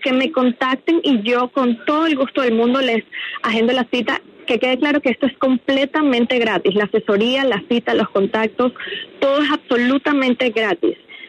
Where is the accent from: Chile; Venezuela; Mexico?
Venezuela; yo soy venezolana, ya viví todo lo que es la migración de personas y la migración de fondos.